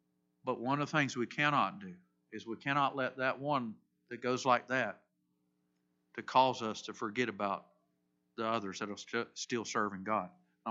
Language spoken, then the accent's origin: English; Florida, United States; Really? I'm from Florida. Boat's supposed to be in the water.